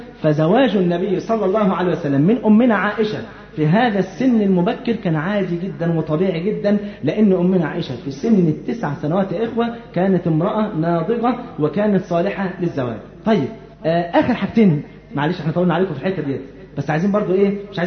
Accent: Egypt; يعني على سبيل المثال احنا عندنا في مصر هنا

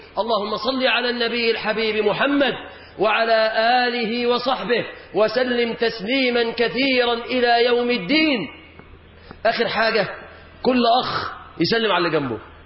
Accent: Egypt; بلادنا مصر

